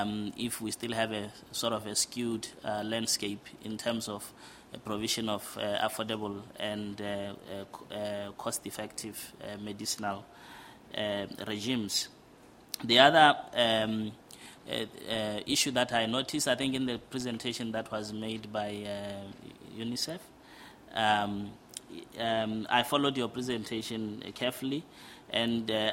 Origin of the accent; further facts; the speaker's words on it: Botswana; from Botswana, and it's good to hear the presentations from the podium.